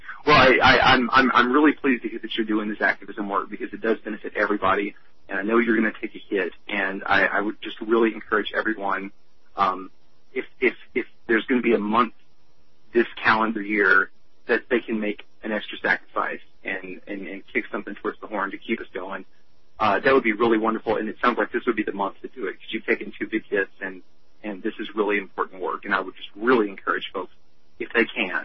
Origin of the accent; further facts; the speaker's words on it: Texas, United States; makes me angry as a Texan, because I know good people there